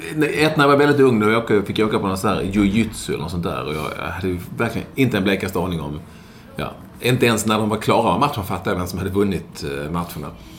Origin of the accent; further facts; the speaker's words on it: Lidingö, Stockholm County, Sweden; Jag var ju från Lindingen och det var ju sanslös överklass